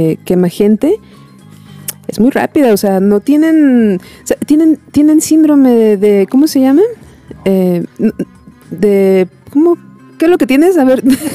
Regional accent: Mexico; Somos mexicanos.

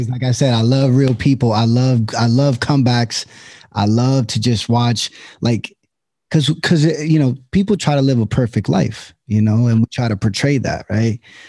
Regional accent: Allentown, Pennsylvania, United States; I was born and raised in Allentown, and I had some really good training officers and even mentors before being a police officer.

